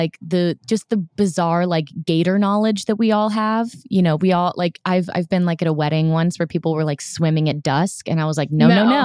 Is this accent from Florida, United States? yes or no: yes; Orlando, Florida, United States; I grew up in Orlando.